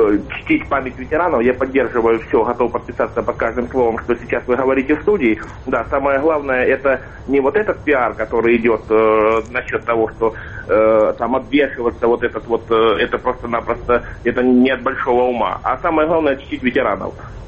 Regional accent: Rostov Oblast, Russia; Я не из Москвы, я из Ростовской области.

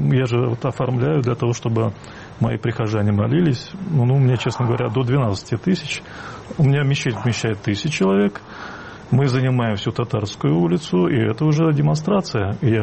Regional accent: Moscow, Russia; Вы знаете, я родился, я вырос в этом городе. Я москвич.

